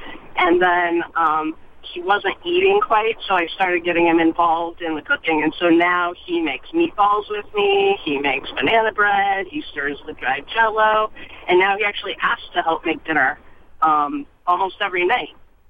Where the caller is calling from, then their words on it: Framingham, Massachusetts, United States; I'm from Framingham, and I have a two-year-old.